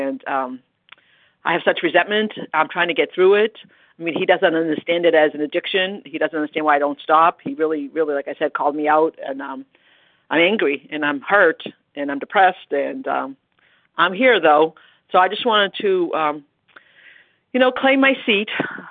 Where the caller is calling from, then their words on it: Marlborough, Massachusetts, United States; I'm calling from Marlborough, Massachusetts.